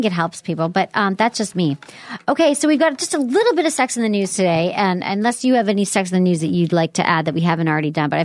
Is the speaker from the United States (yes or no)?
yes; Michigan, United States; yes, I grew up in Michigan. I had more humble upbringings